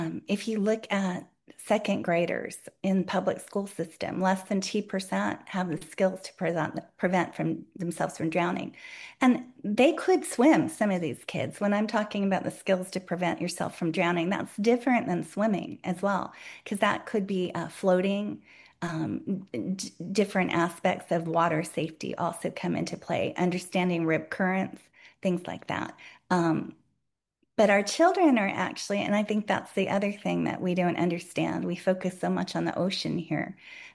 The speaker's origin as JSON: {"language": "English", "region": "the South", "country": "United States", "said": "I'm from the South originally. I've lived here more than 20 years."}